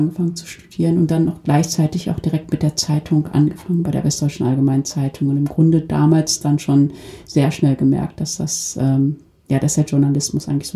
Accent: Germany; Ja, klar ist Deutschland meine Heimat.

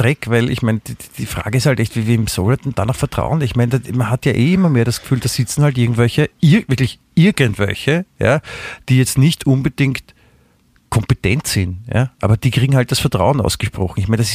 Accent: Vienna, Austria; da darf man auch als Wiener darf man auch Motschkan verdammt noch einmal

